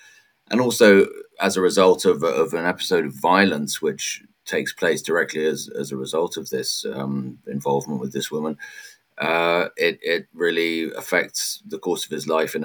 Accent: London, United Kingdom; now in Hungary; I grew up in England and in London, and that's very much the place that I guess still think of as home ultimately. But by that point, I'd been living in Hungary for many years. I have a Hungarian family.

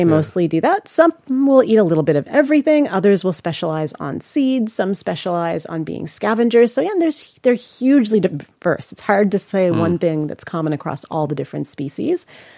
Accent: Canada; Like, I'm from Canada originally, and you don't get ants in the winter

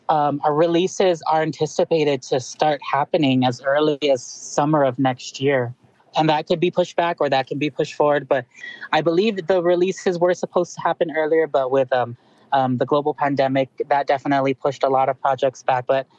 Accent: Guam; growing up on Guam, I didn't know what a Guam kingfisher or a Guam rail were

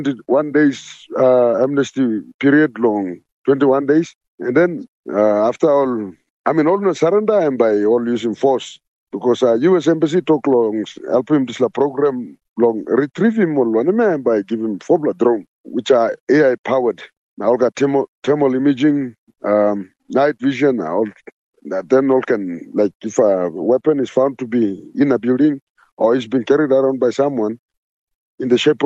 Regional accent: Papua New Guinea; Now I'm from Papua New Guinea. I'm from Nanga, I'm from Kolongela, Southern Islands

